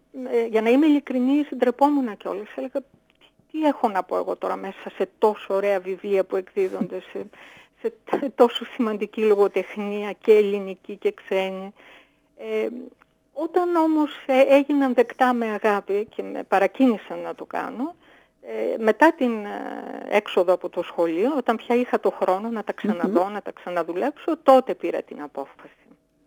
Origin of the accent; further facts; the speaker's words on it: Aliakmonas, Western Macedonia, Greece; also born or lived in Kozani; μεγάλωσα στα πρώτα χρόνια της ζωής μου σε ένα μικρό χωριό, τον Αλιάκμονα, στην επαρχία Βοΐου Κοζάνης. Και λίγο μετά, στην τρίτη δημοτικού, μετακομίσαμε στη γειτονική Κωμόπολη.